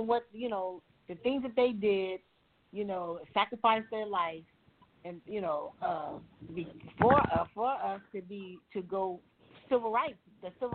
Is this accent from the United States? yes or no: yes; East Coast, United States; but I'm from the East Coast, so I would be on the East Coast